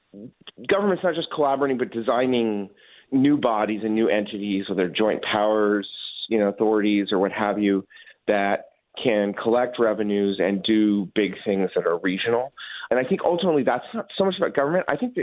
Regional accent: Los Angeles, California, United States; I mean, I look at a map, and I'm from Los Angeles.

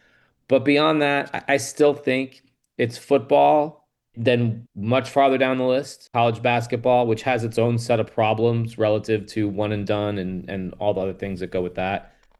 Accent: Rhode Island, United States; even a kid growing up in Rhode Island and in the Northeast, I mean, we had Providence College

